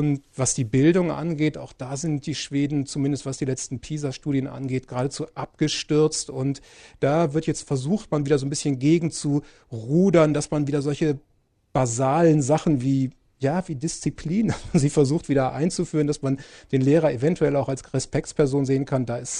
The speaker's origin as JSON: {"language": "German", "region": "Hamburg", "country": "Germany", "said": "Ich komme aus Hamburg"}